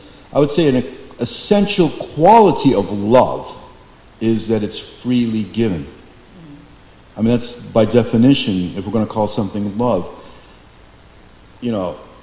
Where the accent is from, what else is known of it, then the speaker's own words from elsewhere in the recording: United States; I'm an American kid in the 60s.